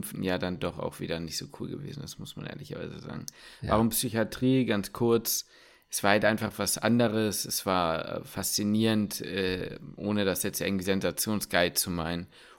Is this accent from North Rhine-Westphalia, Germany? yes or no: no; Hamburg, Germany; Ich bin Hamburger.